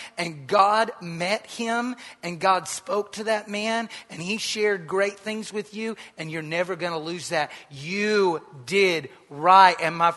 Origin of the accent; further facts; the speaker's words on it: United States; So let me tell you this as American